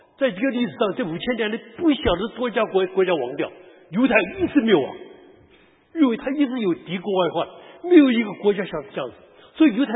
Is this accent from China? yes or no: no; Taiwan; now in United States; 那我是台湾人，